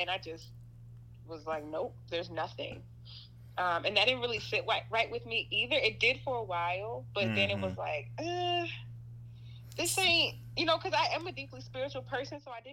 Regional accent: Baltimore, Maryland, United States; I mean, I'm from Baltimore, I grew up like a Baltimore child.

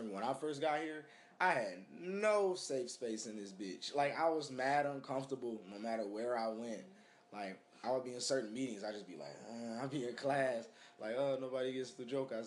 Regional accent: Detroit, Michigan, United States; Like, everybody know I'm from Detroit, you know?

